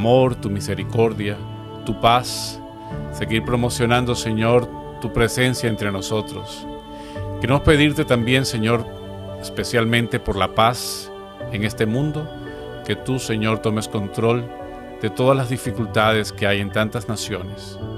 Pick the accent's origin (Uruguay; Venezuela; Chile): Venezuela; now in United States; yo por ejemplo que soy de Venezuela, cuando trabajaba en la pastoral juvenil